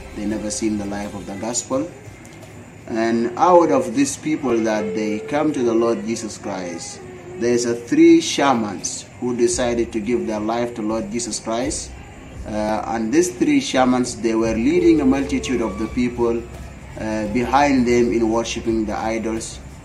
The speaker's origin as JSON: {"language": "English", "country": "South Sudan", "said": "I'm from South Sudan, now in Juba"}